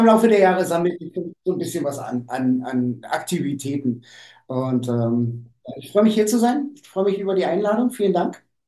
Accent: East Germany, Germany; ich komme aus dem Osten.

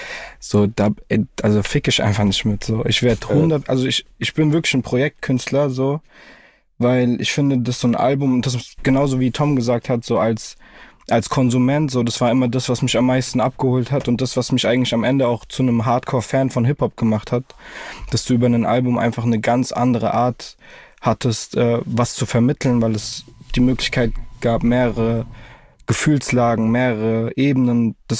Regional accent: Frankfurt, Hesse, Germany; ich bin in der Nordweststadt groß geworden.

